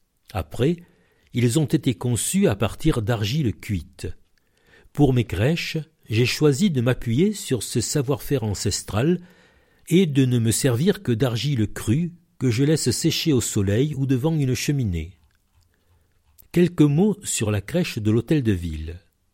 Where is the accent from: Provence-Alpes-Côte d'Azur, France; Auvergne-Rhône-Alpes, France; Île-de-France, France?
Provence-Alpes-Côte d'Azur, France; Marseille; Je suis né à Marseille, dans le quartier de la Pointe Rouge. À l'époque, c'était un village, avec des champs, des chevaux, des vaches. Il y avait même une laiterie près de chez nous.